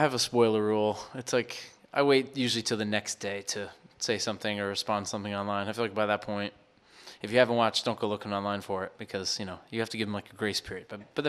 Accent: New York, United States; My teams are the Yankees. Growing up in New York, Yankees, but that's kind of my only New York allegiance.

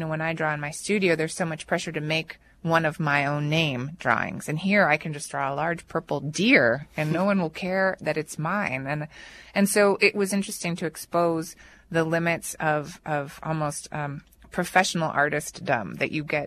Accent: Mexico; I grew up in Mexico, so I'm familiar with this. I can speak Spanish, but I've never been to Guatemala.

